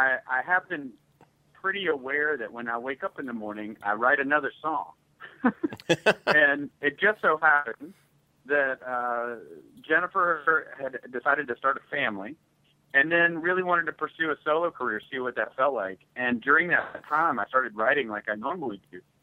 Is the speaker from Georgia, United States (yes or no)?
yes; Atlanta, Georgia, United States; or even my hometown here in Atlanta, the place influences you very, very much.